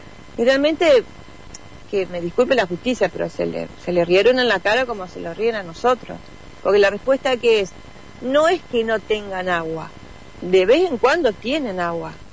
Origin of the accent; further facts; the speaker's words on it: Bajada Grande, Entre Ríos, Argentina; yo que soy nacida y criada en Bajada Grande